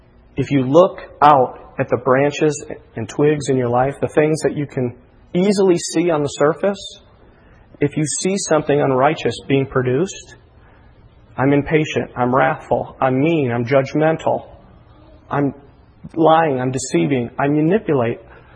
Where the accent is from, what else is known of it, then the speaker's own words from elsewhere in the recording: Chicago, Illinois, United States; Go to Chicago, my hometown.